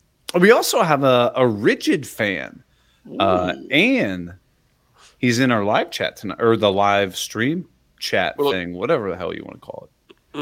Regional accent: Ohio, United States; accent: Ohio; No, I probably just, it's my Ohio accent.

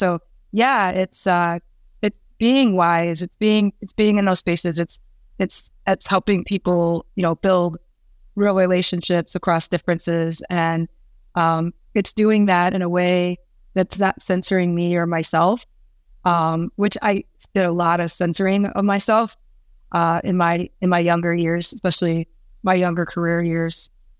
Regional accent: Iowa, United States; So I grew up in Iowa. That's why I grew up in Iowa.

